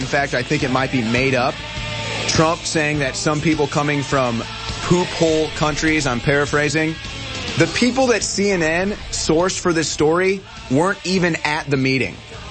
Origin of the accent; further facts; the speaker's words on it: Missouri, United States; Now, I'm from Missouri. I followed this governor race